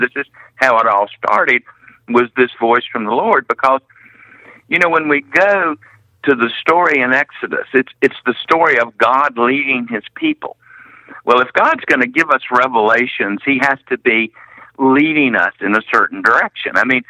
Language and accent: English; North Carolina, United States; I'm from North Carolina, not Missouri, but I am a show me kind of person.